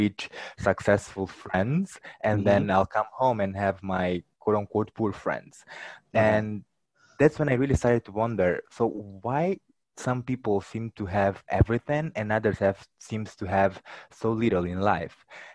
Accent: Mozambique; first language Portuguese; English is a second language; I was born in Mozambique, as you mentioned, is a country in Southeast Africa. It's one of the poorest countries in the continent. Okay. We speak Portuguese. We don't speak English as most African countries or French.

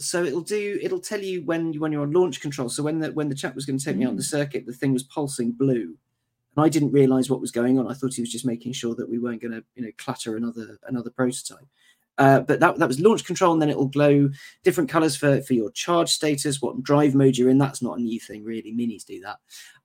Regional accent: United Kingdom; I think it's just me and Hazel being British curmudgeons

